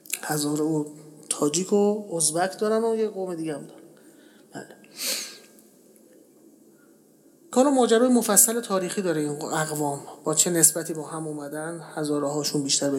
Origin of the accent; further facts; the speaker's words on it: Iran; ما ایرانیم، اینها اقوام ایرانی هن.